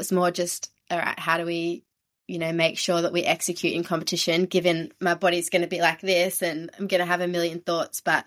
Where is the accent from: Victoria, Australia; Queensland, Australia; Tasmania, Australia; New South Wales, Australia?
Victoria, Australia; Melbourne; because Olympic trials of 2016 were in Melbourne, so my hometown.